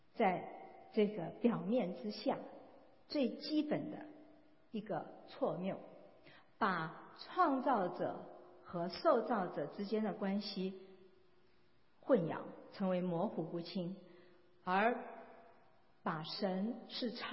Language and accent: Chinese; China; 我们中国人有所谓的紫微斗数